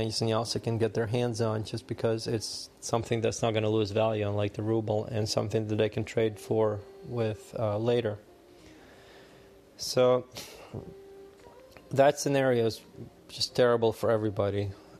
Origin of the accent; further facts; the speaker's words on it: Ukraine; Now, unlike hyperinflation, where, like in Venezuela or Zimbabwe or even my home country of Ukraine and Soviet Union, people have one currency and that's all they have.